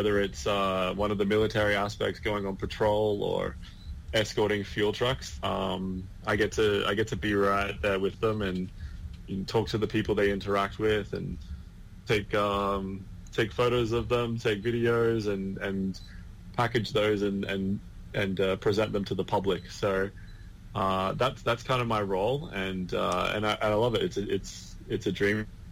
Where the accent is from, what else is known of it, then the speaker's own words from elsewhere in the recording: Australia; also born or lived in Bangkok, Thailand; now in South Sudan; I'm originally from Australia